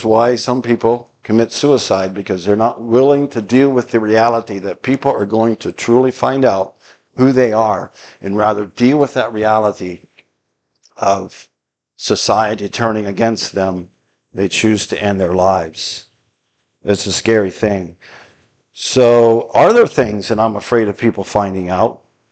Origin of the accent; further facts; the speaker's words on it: Pennsylvania, United States; I'm sitting in the church where I grew up in Pennsylvania.